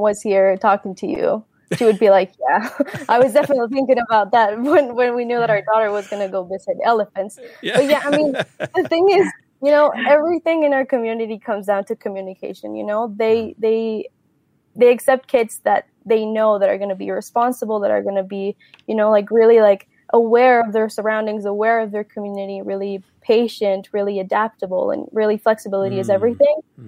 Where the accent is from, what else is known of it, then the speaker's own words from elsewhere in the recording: Mexico; You know, I'm from Mexico